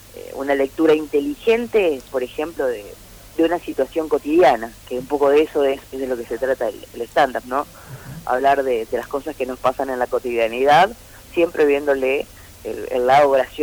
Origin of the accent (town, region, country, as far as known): Argentina